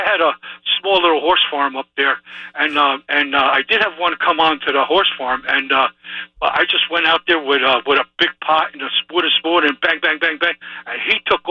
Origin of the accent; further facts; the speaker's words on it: Stanfordville, New York, United States; I grew up near Hyde Park. BT, you know, I was about maybe 10 miles from Hyde Park in a little town called Stanfordville.